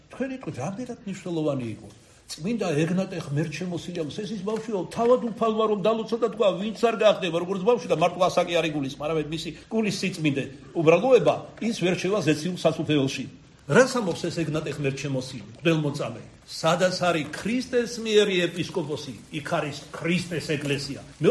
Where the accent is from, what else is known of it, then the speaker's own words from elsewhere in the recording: Kartli, Georgia; მე ამათ ვეძახი ქართლელი ვარ და ჩემ ტეტიობას მიაწერ